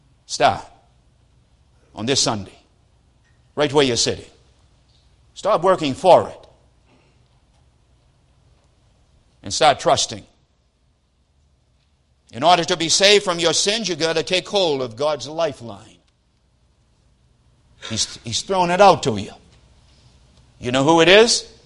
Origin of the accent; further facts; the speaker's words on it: Maine, United States; Most of you know I come from Maine, have a home in Maine.